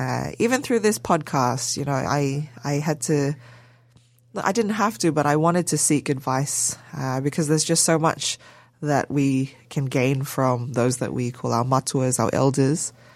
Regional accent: Solomon Islands; also born or lived in Brisbane, Australia; now in Australia; I moved over from Brisbane, where I did all of my studies. Prior to that, I was raised in the Solomon Islands, and only moved over to Australia during a time called the ethnic tension, where we were forced to move because it was unsafe anymore.

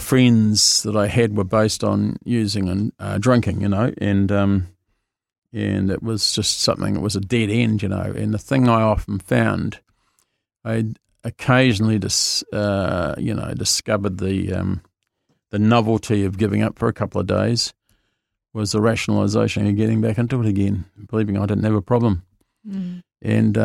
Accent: Dunedin, Otago, New Zealand; I'm originally from Dunedin. I grew up in an alcoholic family.

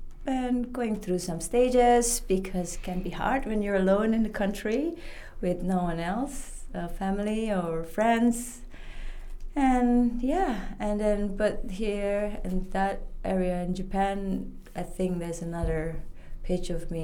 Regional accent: Indonesia; English is a second language; so much nature that I'm missing from how I grew up in Indonesia.

